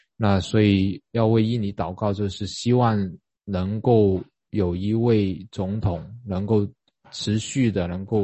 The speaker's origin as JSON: {"language": "Chinese", "country": "Hong Kong", "tie": "born or raised there", "said": "那我是在香港出生跟成长的"}